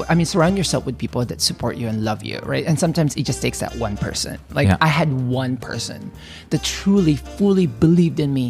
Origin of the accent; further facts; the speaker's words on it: Philippines; for me, it's just because I come from the Philippines that, I mean, we grew up poor in the Philippines.